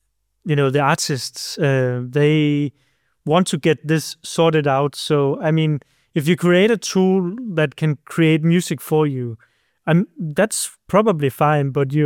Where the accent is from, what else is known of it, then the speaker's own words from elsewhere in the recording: Denmark; English is a second language; I grew up near the West Coast here in Denmark.